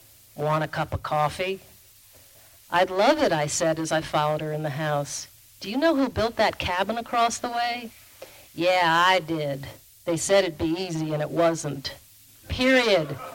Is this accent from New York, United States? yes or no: yes; New York, United States; they're my oral history as a New Yorker of this beautiful town.